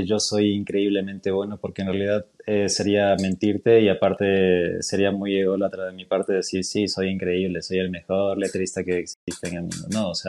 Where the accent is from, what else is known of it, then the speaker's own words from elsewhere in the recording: Ecuador; also born or lived in Buenos Aires; Estuve viviendo allá un tiempo, 3 años para ser exacto. Por eso el mix de mi acento, digamos, otros freelancers de Ecuador, capaz que tienen otro acento, pero yo tengo ahí una mezcolanza.